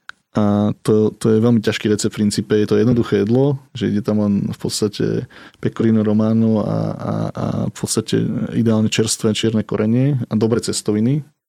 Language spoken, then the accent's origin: Slovak; Nitra Region, Slovakia; ja som vlastne chalan z dediny a býval som tak úplne na okraji a vlastne keď som vyšiel do zahrady, tak tam už boli len polia a ja to vlastne dodnes milujem, že keď som u našich, tak vyjdem von a vidím do tých polí a teda pochádzam to od Nitry, čiže to je viac menej taká rovina